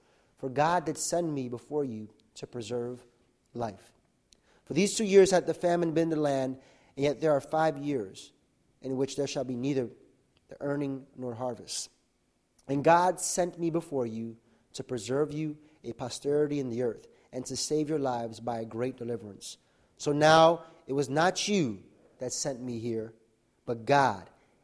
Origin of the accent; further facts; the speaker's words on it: South Bronx, New York, United States; I grew up in the South Bronx into a life of, I would say, poverty, all right?